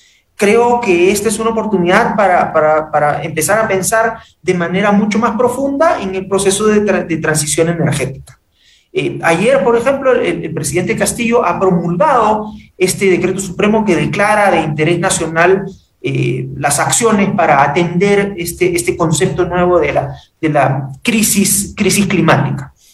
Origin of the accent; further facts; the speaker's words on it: Lima, Peru; nosotros, como peruanos, como limeños, cambiemos absolutamente el chip